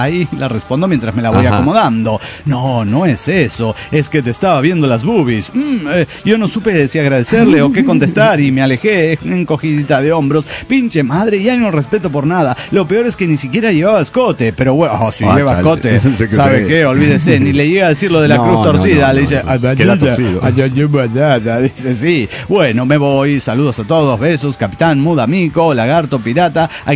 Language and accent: Spanish; Reynosa, Tamaulipas, Mexico; de Reynosa, Tamaulipas.